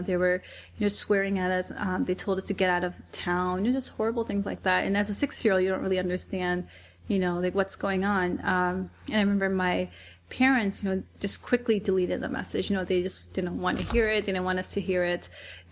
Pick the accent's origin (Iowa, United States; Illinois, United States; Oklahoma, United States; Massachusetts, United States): Iowa, United States; rights came from my childhood, you know, just growing up in Iowa.